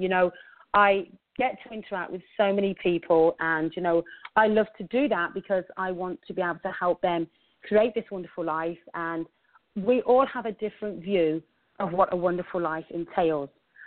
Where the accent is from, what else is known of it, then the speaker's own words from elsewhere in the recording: England, United Kingdom; accent: English; now in British Columbia, Canada; I'm married and I live in British Columbia in Canada. As you can hear, I have an English accent. So I was born and raised in England, and I moved to Canada in the year 2000.